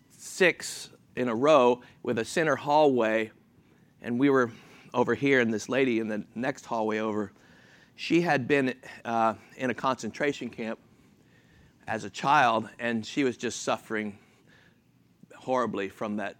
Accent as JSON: {"language": "English", "town": "Miami", "region": "Florida", "country": "United States", "lives_now": "Philadelphia, United States", "said": "I'm from Philadelphia. From Miami, but you know, I'm in Philadelphia now."}